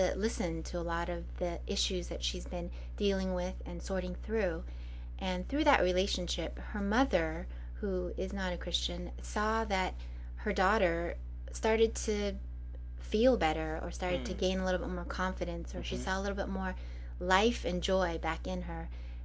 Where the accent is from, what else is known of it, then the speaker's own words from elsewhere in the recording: Huntington Beach, California, United States; now in Japan; Well, I grew up in California. I'm from the same town as you, Peter.